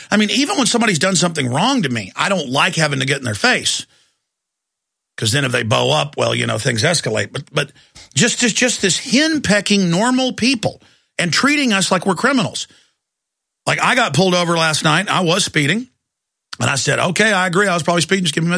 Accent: Dallas, Texas, United States; Folks, I grew up in Dallas where the police, all of them, because I wasn't into drugs, but Drugs were rampant in the 80s.

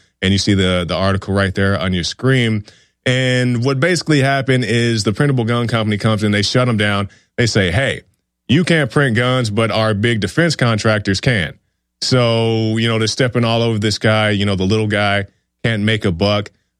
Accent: Oklahoma, United States; back when I was in Oklahoma, from my home state of Oklahoma.

